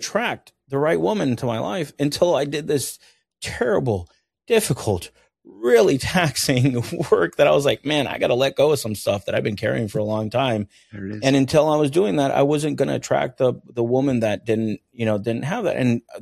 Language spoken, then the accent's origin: English; Venezuela; moved away; I grew up, I'm originally from Venezuela.